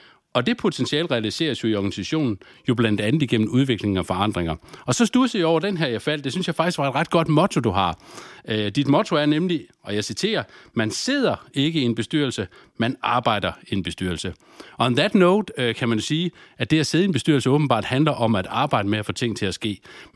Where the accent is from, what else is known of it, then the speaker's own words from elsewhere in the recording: Aarhus, Central Denmark Region, Denmark; born there; Jeg er født i Aarhus, så det er utroligt dejligt at komme tilbage hertil.